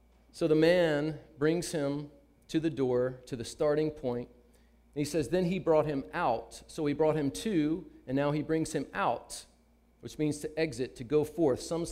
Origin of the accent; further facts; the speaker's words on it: Virginia, United States; also born or lived in Mississippi; I grew up in the South, in Virginia and Mississippi, and I even spent some time in Florida for a summer as a kid.